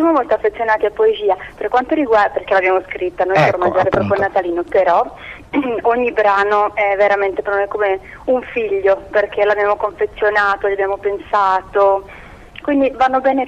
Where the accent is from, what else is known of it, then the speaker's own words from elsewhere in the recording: Cogoleto, Liguria, Italy; io sono di Cogoleto